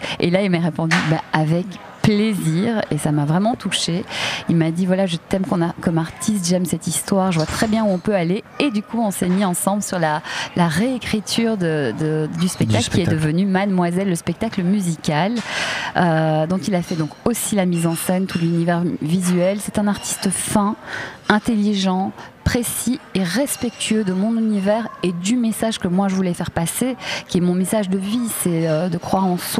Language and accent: French; Belgium; on vient tous les deux de Belgique